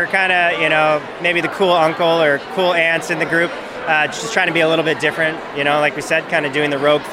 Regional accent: Oliver, British Columbia, Canada; We are from Oliver.

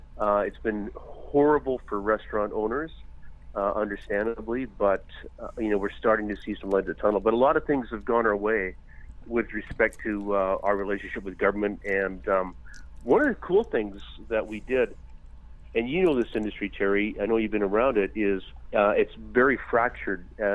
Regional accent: British Columbia, Canada; because we're Canadian, we're BC, and we're nice people.

